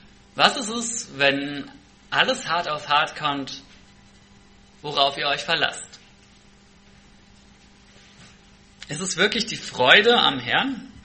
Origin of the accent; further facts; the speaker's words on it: Hesse, Germany; ich komme aus Hessen. Ich hoffe, das macht nichts aus, dass ich aus dem Ausland komme quasi.